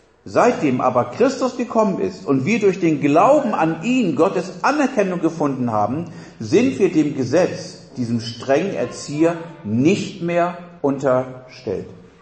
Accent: Germany; Aber ich bin Deutscher, ich brauche eine Ampel und ich brauche ein Stoppschild, versteht ihr?

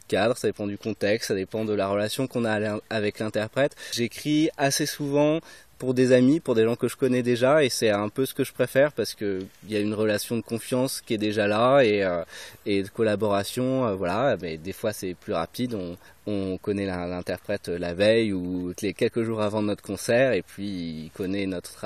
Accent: Nouvelle-Aquitaine, France; Alors, je viens de Charente-Maritime et j'ai fait des études d'alto à Tours.

